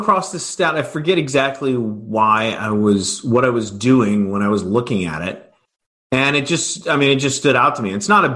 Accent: West Coast, United States; now in Chicago, United States; I've lived in Chicago a long time. I grew up on the West Coast, but I consider myself a Midwesterner now. I consider Chicago my home.

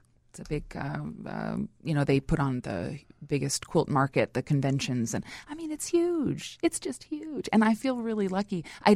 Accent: Iowa, United States; now in Chicago, United States; because I grew up in Iowa, went to the University of Iowa, the only performance I really knew was acting. And so I came to Chicago

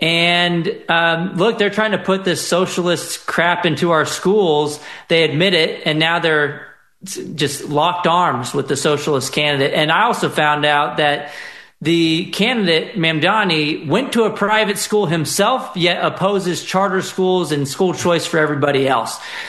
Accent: Texas, United States; In my home state of Texas, we just passed universal school choice.

